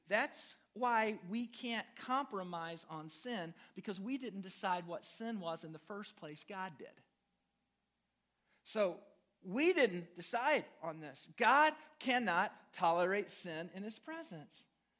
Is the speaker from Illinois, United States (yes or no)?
yes; Du Quoin, Illinois, United States; I grew up in DuQuoin, Illinois, but I grew up in town.